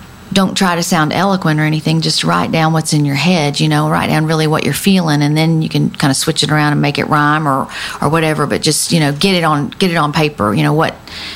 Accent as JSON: {"language": "English", "region": "Texas", "country": "United States", "tie": "born or raised there", "said": "I grew up in East Texas listening to hardcore country music"}